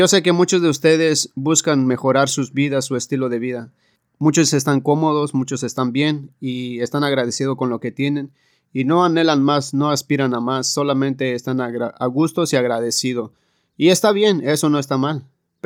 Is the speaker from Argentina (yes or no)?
no; Mexico; de donde yo vengo, en México es un país conocido que somos de familia grande